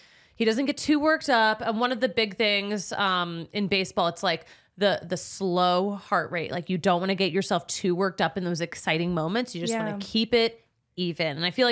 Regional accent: Philadelphia, Pennsylvania, United States; Is that from the sun or is that from like growing up in Philly?

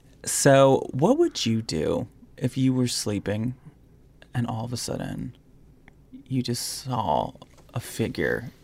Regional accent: Florida, United States; Have I been antiquing in Florida? Honey, I am an antique from Florida.

